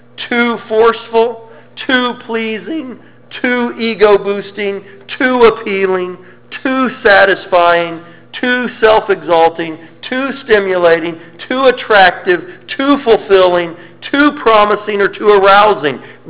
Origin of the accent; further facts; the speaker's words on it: United States; I'm an American. We don't run from anything.